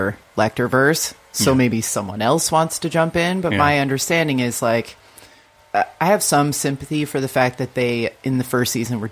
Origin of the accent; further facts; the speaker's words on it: Midwest, United States; I'm from the Middle West.